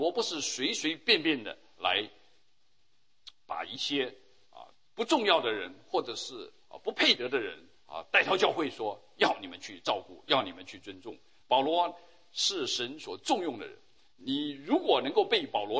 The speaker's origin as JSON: {"language": "Chinese", "country": "China", "said": "所以我们中国人说啊，在家就是靠父母了"}